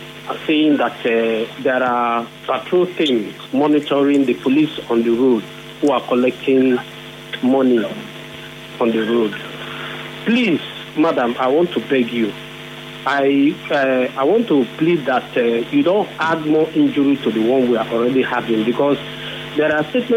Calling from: Bori, Rivers, Nigeria; I'm calling from Bori.

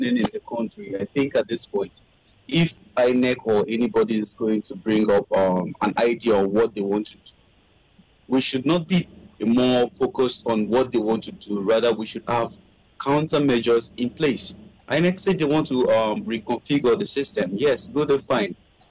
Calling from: Saudi Arabia; I'm calling you from Saudi Arabia.

